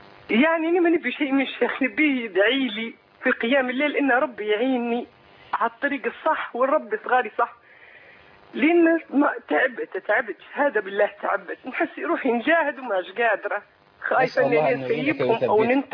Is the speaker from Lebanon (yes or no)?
no; Libya; من ليبيا.